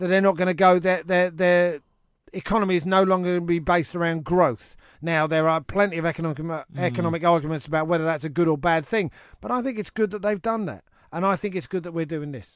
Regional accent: London, United Kingdom; If I get in a cab and I go, take us down to wherever, North London, and they know that I'm from London, and they know I'm going to know.

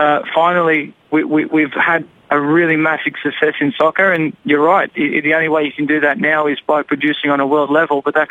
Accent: Australia; But overall, I'm Australian.

